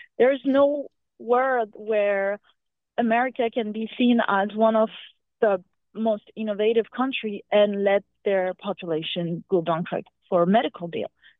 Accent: France; I'm originally from France.

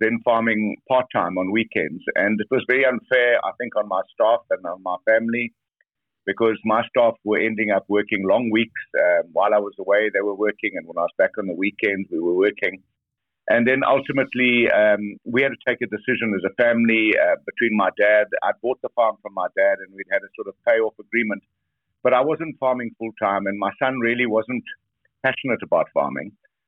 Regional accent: Bedford, Canada; I was born in Bedford. Yeah, I was a sixth generation born on our family farm, on the same farm.

